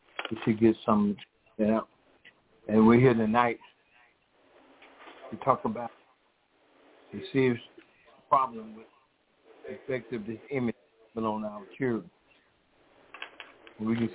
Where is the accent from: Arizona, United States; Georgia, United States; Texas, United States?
Georgia, United States; Decatur; And I and my husband … we are from Decatur, Georgia.